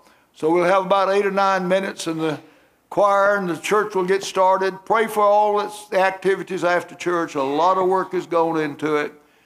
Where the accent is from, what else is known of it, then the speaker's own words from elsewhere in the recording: Florida, United States; also born or lived in Georgia; We moved to Florida when I was in the third grade and lakes everywhere.